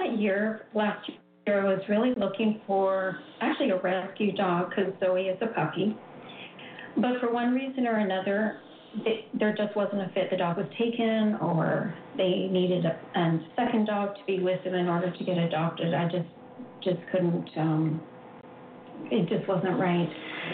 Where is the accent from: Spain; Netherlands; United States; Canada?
Canada; You know, I'm originally from Canada